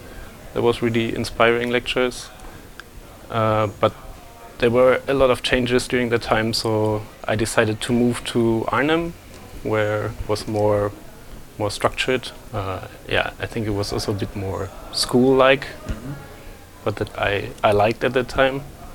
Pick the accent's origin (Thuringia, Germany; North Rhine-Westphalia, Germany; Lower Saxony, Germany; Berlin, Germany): Lower Saxony, Germany; Meppen; English is a second language; In a small town near the Dutch border in Germany. Mm-hmm. It's called Meppen. It's in the middle of nowhere, basically. It's near Münster and Osnabrück, which would be like the closest, a bit bigger cities.